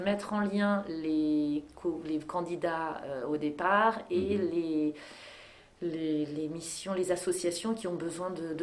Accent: Normandy, France; moved away as an adult; now in Le Mans, France; Moi, je suis née en Normandie, j'ai fait toutes mes études en Normandie.

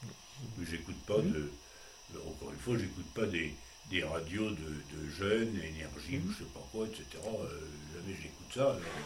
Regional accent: Hauts-de-France, France; je suis originaire de Picardie, et j'ai une partie de ma famille qui est rurale. Ils ont encore un accent picard assez caractérisé, et ils habitent près d'Ailly-sur-Moire, entre Montdidier et Amiens.

